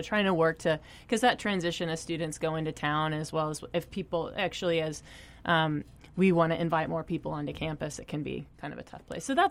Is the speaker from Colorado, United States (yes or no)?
yes; Colorado, United States; Oh, and I'm from Colorado.